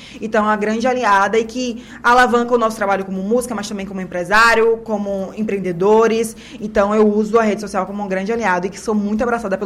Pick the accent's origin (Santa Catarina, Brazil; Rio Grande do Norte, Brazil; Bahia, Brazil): Bahia, Brazil; Camaçari; Rapaz, Camaçari foi onde eu nasci, cresci e vivo os meus 21 anos de idade.